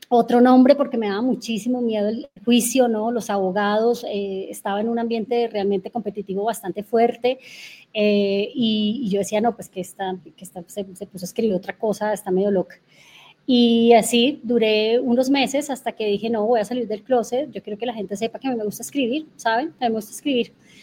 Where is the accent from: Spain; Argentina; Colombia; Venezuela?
Colombia; Popayán, Cauca; also born or lived in Bogotá; Vuelvo a mi capital, vuelvo a mi ciudad natal, pues para abrirme camino, ¿no? Porque Popayán es la ciudad estudiantil, ¿sabes? La ciudad blanca, ¿no?